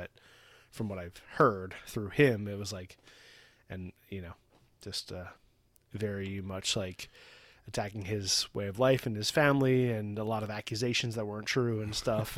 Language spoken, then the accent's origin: English; West Coast, United States; Like I'm from the West Coast. So I'm like playing up the West Coast thing, you know?